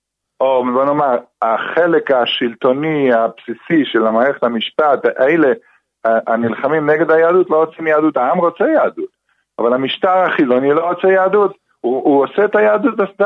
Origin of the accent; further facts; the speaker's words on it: Jerusalem, Jerusalem District, Israel; אני כן יליד מאה שערים, אני גאה בזה